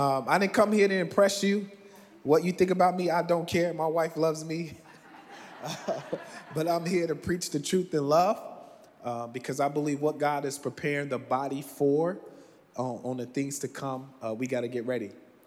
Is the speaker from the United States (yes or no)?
yes; Chicago, Illinois, United States; So I am originally from Chicago. Born and bred. Shot town, stand up. Born and bred all my life.